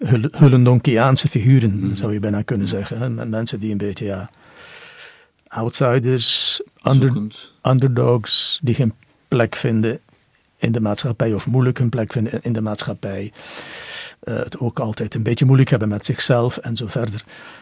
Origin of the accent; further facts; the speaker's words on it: Adegem, East Flanders, Belgium; het werkelijke Adegem waar ik geboren ben en nog altijd leef.